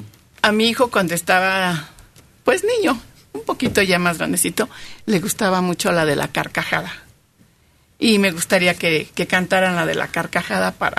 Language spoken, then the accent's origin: Spanish; Ixtapaluca, State of Mexico, Mexico; Yo soy de Ixtapaluca.